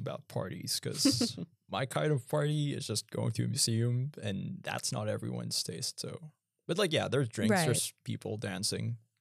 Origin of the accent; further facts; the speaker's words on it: Philippines; for me as a Filipino, since the Philippines is trying to be closer, much closer to Japan given the current security situation in our region.